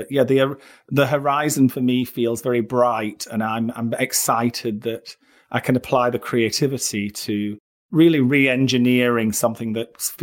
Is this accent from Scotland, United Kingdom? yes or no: no; Barnsley, Yorkshire and the Humber, United Kingdom; moved away as an adult; now in London, United Kingdom; When I came from Barnsley to London and I was working in Sloane Street